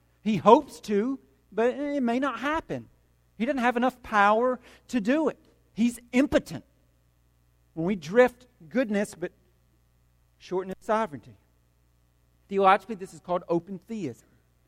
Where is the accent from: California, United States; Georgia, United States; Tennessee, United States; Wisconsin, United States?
Georgia, United States; Cartersville; one summer I did an internship at a company in my hometown of Cartersville, Georgia